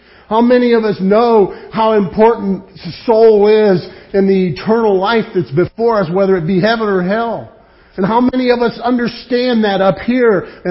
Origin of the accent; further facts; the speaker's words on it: California, United States; When I was a young man growing up in California, we'd walk back and forth and there were just gigantic fields full of strawberries.